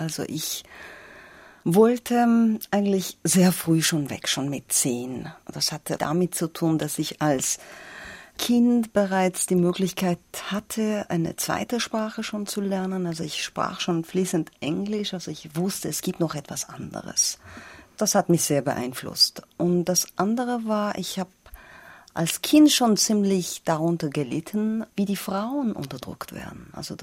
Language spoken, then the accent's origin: German; Tehran, Tehran Province, Iran; Ja, ich komme aus Persien, wie ich immer sage, obwohl man das heutzutage nicht mehr sagt. Also ich bin in Teheran geboren, ja.